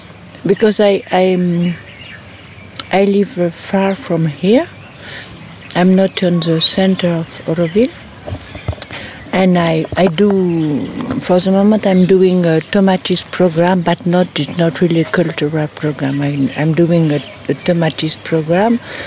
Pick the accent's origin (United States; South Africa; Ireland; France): France; I'm French.